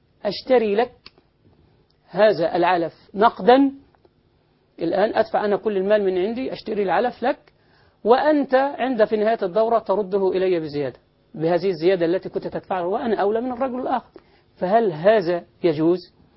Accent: Egypt; في بلدنا مصر

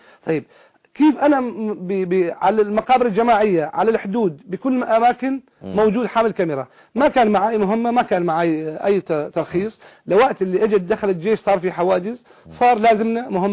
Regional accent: Syria; بس نحن طبعا انا سوري وبسوريا بصور مع ما حدا

